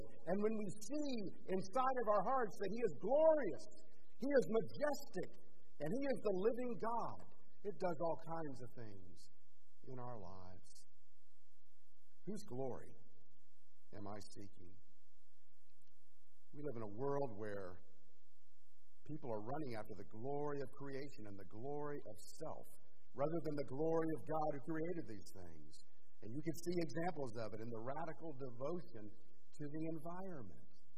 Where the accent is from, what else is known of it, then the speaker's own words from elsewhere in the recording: United States; I mean, as an American, as somebody who's very practical, and as Americans, we tend to be more pragmatic